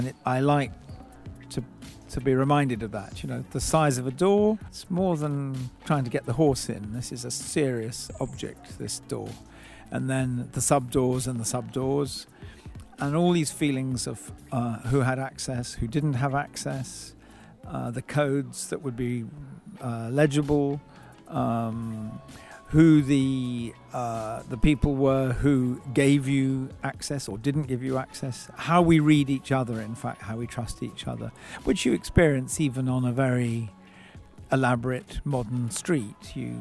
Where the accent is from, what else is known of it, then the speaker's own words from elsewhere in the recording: England, United Kingdom; as an American and me coming from England, to be in a town like Faenza